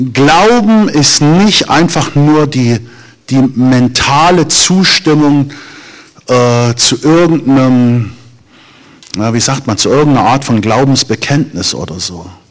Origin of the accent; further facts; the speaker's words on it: Suhl, Thuringia, Germany; Wir kommen aus Suhl. Wer von euch weiß, wo Suhl liegt?